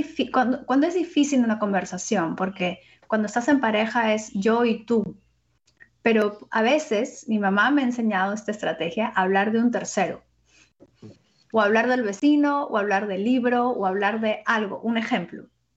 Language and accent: Spanish; Peru; yo soy peruana